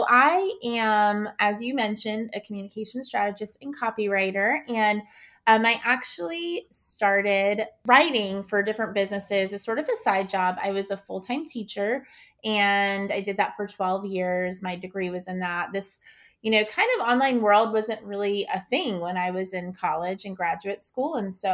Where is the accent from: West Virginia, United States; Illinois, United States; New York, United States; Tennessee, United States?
New York, United States; also born or lived in South Carolina; my husband is from Ecuador. I'm from New York. We lived in South Carolina at the time.